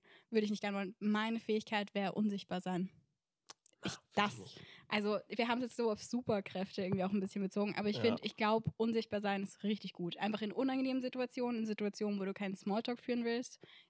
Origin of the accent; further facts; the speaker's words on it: Vienna, Austria; Ich bin im 19. Bezirk in Wien groß geworden. Das ist eher so ein reichen Viertel, würde ich jetzt mal sagen.